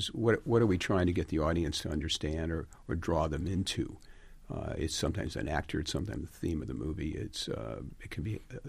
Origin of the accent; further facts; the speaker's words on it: Detroit, Michigan, United States; because I was a kid from Detroit, not from Hollywood or New York